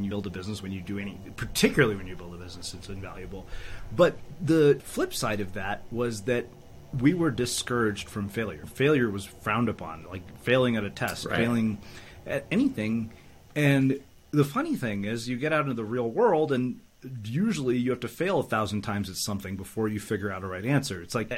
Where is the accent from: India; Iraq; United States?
India; And of course I got straight A's in high school. I'm Indian.